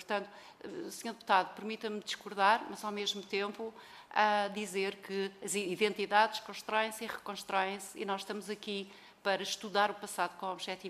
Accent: Viseu, Portugal; Viseu é também a minha terra

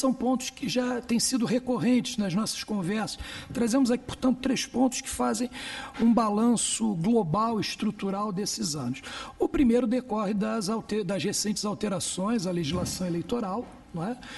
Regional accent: Brazil; eu venho do Brasil, já devem ter percebido pelo sotaque

